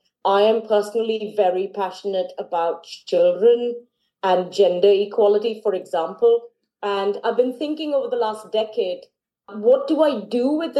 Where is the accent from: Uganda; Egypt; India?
India; also born or lived in Singapore / France / United States; now in Kent, United Kingdom; I'm a world citizen at heart, being born and brought up in India and then in Singapore. I later studied in France. I've worked in the US in the last 20 years. I've been based in the UK, so I live in Kent.